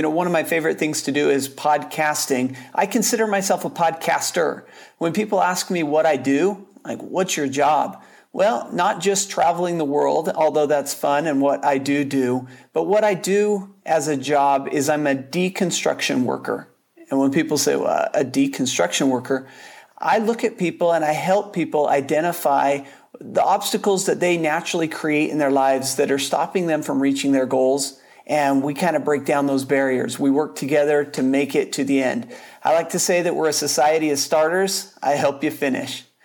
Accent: Salt Lake City, Utah, United States; moved away as an adult; Well, I grew up in the Salt Lake City area of Utah, spent a lot of winters there, and decided that I don't like the snow.

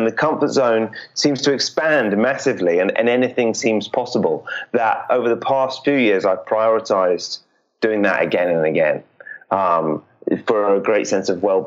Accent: London, United Kingdom; I'm from London, and I'm in London now.

